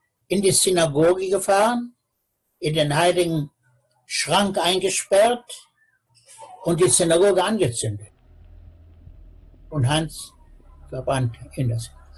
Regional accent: Peine, Lower Saxony, Germany; born there; moved away; von meiner Geburtsstadt Peine

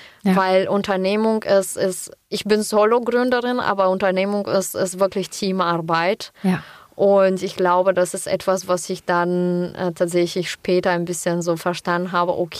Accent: Bulgaria; now in Germany; Ich komme selber aus Bulgarien und ich weiß, wie schwierig das ist, am Anfang halt in Deutschland dieses System einfach zu verstehen.

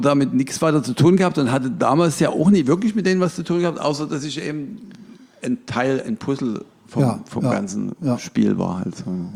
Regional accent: Dresden, Saxony, Germany; Ich bin ein echter Dresdner, ja, ja.

